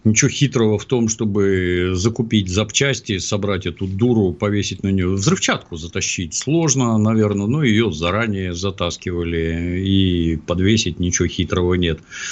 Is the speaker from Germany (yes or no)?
no; Ukraine; moved away; Очень трудно избавиться от шо. Меня оттуда в 69-м году увезли, например.